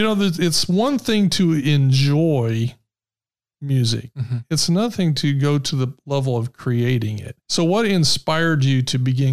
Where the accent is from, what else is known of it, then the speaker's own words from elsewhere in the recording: Muncie, Indiana, United States; I grew up in Muncie, so the big radio station, there were two radio stations a lot of people listened to on the AM dial, believe it or not.